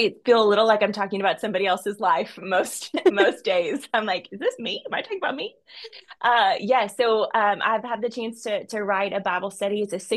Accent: Georgia, United States; now in Oklahoma, United States; But I'm originally from Georgia. I always want to make that clear that I'm a Southeastern girl. Okay. I'm from the great state of Georgia. I do live in Oklahoma, but I am a Georgia peach at heart.

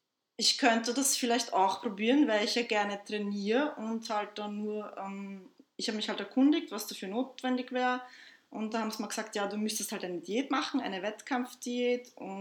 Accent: Vienna, Austria; Ich bin geboren in Wien und aufgewachsen. Meine Eltern kommen ursprünglich aus Kroatien.

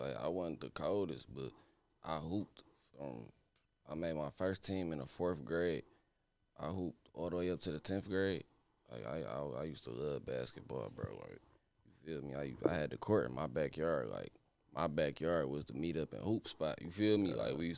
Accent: Michigan, United States; I grew up on the East Side. I was born on 6 Mile in Dresden. My mama went to Osborne. My daddy from Linwood, but they migrated to the East Side.

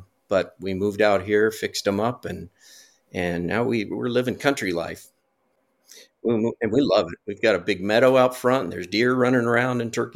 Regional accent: California, United States; moved away as an adult; now in Tennessee, United States; So I was born and raised in California. We moved to Tennessee about 7 years ago, I think.

